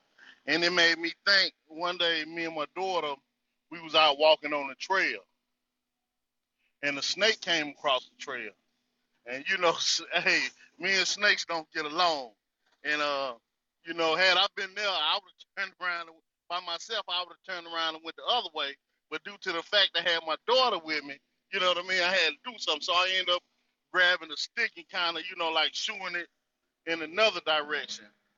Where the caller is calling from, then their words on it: North Carolina, United States; I'm coming out of the North Carolina territory.